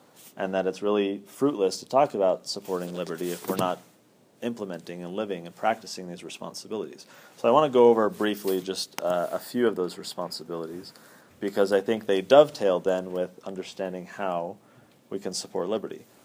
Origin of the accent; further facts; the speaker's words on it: San Diego, California, United States; I'm from San Diego, and there you're at the complete mercy of your county sheriff.